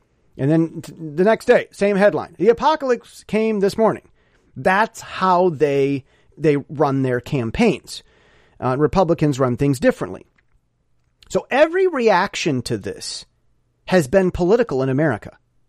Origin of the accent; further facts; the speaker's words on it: Michigan, United States; I'm from Michigan, and we don't.